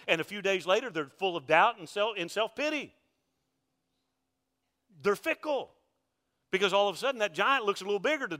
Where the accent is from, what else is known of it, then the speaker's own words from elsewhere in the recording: Mobile, Alabama, United States; Listen, I grew up in Hurricane Alley. Living on the Gulf Coast, there in Mobile, I can remember as a kid growing up, I survived several hurricanes.